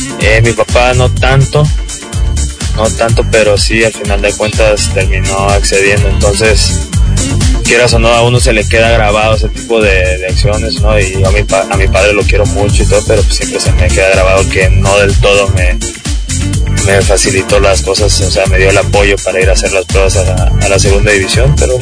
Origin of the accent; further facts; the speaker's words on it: Veracruz, Mexico; Pero muy orgulloso de ser veracruzano, muy orgulloso de mis raíces y nunca he perdido el piso.